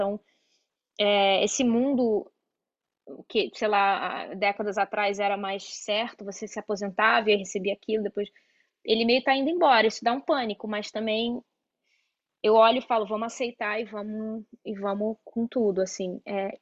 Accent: Rio de Janeiro, Brazil; now in São Paulo, Brazil; mas não é como o Rio, que eu cresci no Rio e tem aquela.

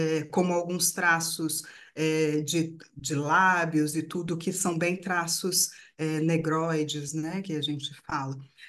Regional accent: Barreiras, Bahia, Brazil; also born or lived in Minas Gerais; now in Rio de Janeiro, Brazil; Nasci em Minas, muito pequena. Meus pais se mudaram de Minas para Bahia.

